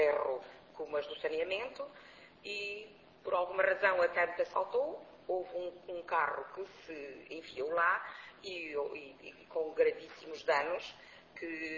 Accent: Norte, Portugal; Mas eu sou transmontana, a minha terra diz-se que migalhinhas são pão.

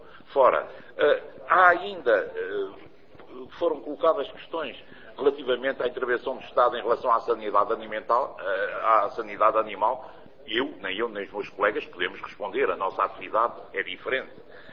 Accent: Portugal; e que são meus concidadãos e eu sou português

